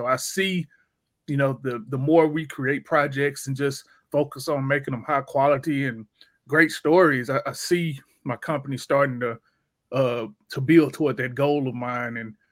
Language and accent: English; Tennessee, United States; But I'm from Tennessee, little old Tennessee. Hollywood is thousands and thousands of miles away.